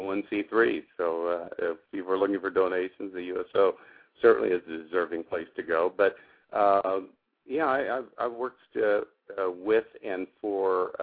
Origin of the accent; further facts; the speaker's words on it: Kansas, United States; now in California, United States; I've been in California now for many years, but I grew up in Kansas and went to college back there.